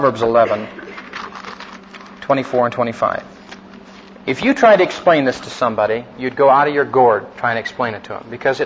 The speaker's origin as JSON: {"language": "English", "region": "Iowa", "country": "United States", "said": "Those of you who know anything about farming, I'm from Iowa."}